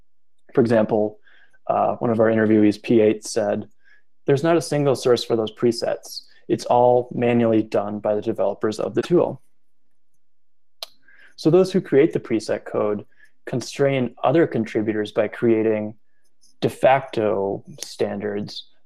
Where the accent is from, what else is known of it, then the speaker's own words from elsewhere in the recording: United States; And even as an American, in the US map, there are scenarios where OSM's cultural assumptions are confusing to me.